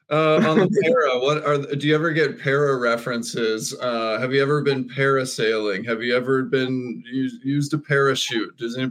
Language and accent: English; Georgia, United States; But I grew up swimming in Georgia